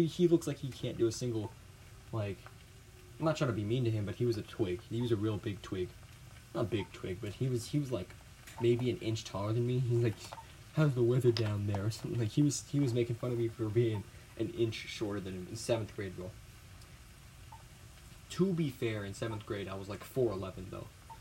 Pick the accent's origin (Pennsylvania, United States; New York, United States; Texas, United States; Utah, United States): Texas, United States; I'm from Texas, so you can obviously see my position from a mile away.